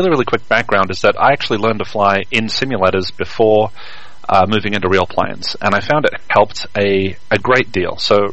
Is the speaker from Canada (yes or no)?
no; Australia; now in United States; No, I grew up in Australia mostly, but it wasn't until the U.S. that I got to start flying GA